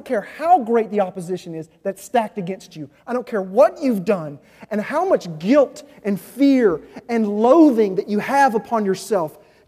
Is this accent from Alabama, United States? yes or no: no; Arkansas, United States; I mean, I'm from Arkansas, for crying out loud. I mean, it's like the underdog of the United States, okay?